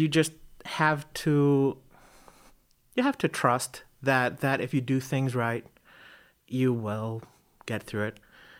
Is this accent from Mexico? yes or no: yes; Mexico; And I came from Mexico to accompany him.